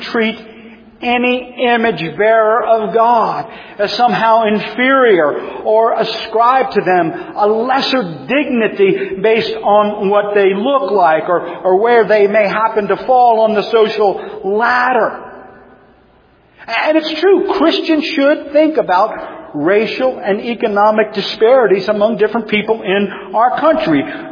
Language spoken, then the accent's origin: English; the South, United States; Looky here, as my mama would say. Looky here, I'm from the South.